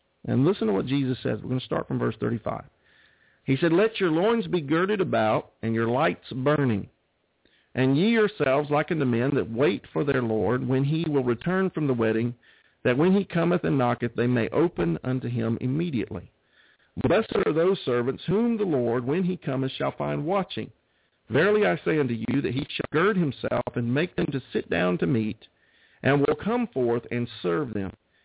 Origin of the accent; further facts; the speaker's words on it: Auburn, Alabama, United States; also born or lived in Montgomery, Alabama / Washington, D.C. / Georgia; This is my hometown where I grew up, Auburn, Opelika, Alabama. But I had been gone for 20 years.